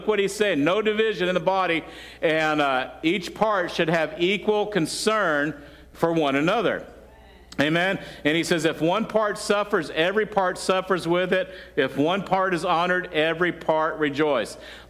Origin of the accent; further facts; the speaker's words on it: the South, United States; Listen, I grew up in the South, and there was a time that blacks and whites had separate water fountains.